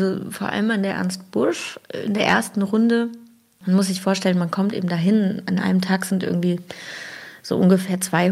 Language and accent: German; Switzerland; also born or lived in Germany; Ich meine, ich komme ja nur aus der Schweiz.